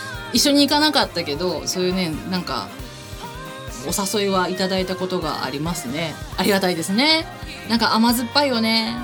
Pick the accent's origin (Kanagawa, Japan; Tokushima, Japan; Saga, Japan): Tokushima, Japan; Naruto; 私はね、出身が徳島県なので、この時期っていうのは阿波踊りやってるんですね。で、鳴門市内はね、私出身が鳴門なんですよ。